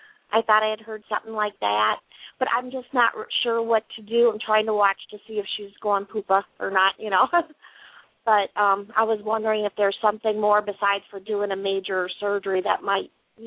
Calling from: Indiana, United States; I'm calling from Indiana.

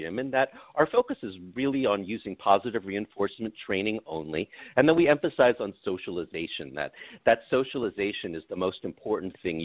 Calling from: California, United States; I am here at our headquarters in sunny Southern California

